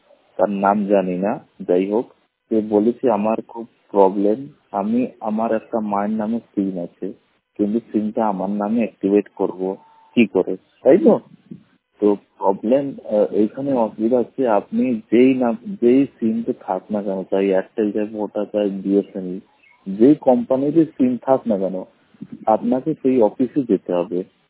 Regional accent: Allahabad, Uttar Pradesh, India; আমার বাড়ি হলো এলাহাবাদ।

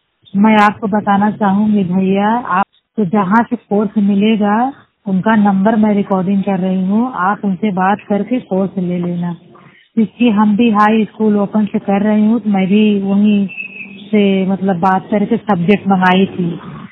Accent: Jaunpur, Uttar Pradesh, India; now in Mumbai, India; जिला जौनपुर उत्तर प्रदेश के रहने वाली हूँ। मैं इसमें मुंबई में रह रही हूँ।

